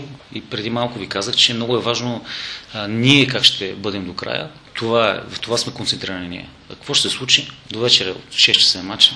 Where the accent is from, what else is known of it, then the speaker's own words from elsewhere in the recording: Plovdiv, Plovdiv Province, Bulgaria; това е родния ми град и е нормално в родния ми град да се чувства